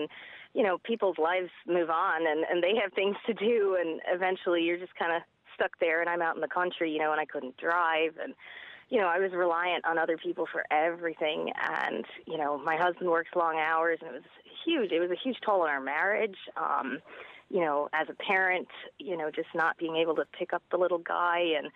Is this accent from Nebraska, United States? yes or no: no; Michigan, United States; also born or lived in Dublin, Ireland; No, I grew up there in Michigan, but I'm from Dublin.